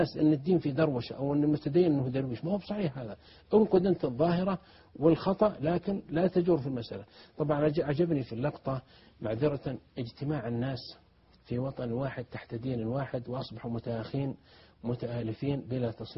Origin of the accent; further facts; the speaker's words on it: Saudi Arabia; عندنا في السعودية